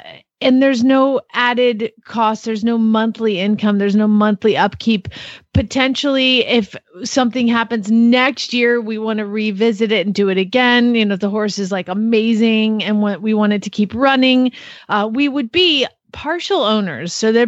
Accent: Phoenix, Arizona, United States; from Phoenix, Arizona, soon to be Glenn.

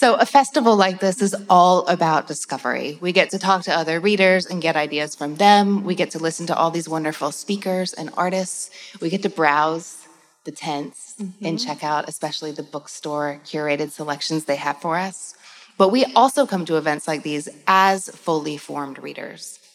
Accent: Louisville, Kentucky, United States; And y'all, I'm from Louisville, Kentucky, which is, you know, the South is not a monolith. That is its own place. I can almost see Indiana from my house.

